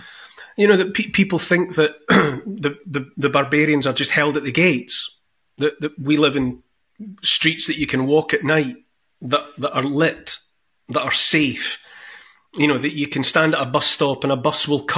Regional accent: Scotland, United Kingdom; you grew up in Canada, I grew up in Scotland

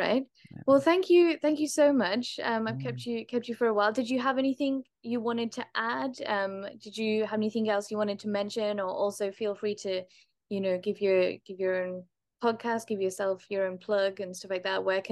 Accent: United Kingdom; as a British person

